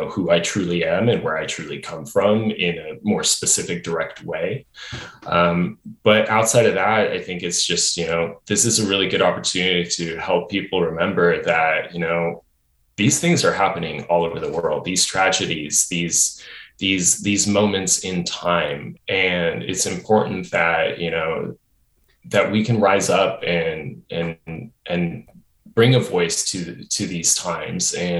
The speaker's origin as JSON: {"language": "English", "country": "United States", "tie": "born or raised there", "said": "I grew up in America in the 90s and, you know, in a post-Cold War era."}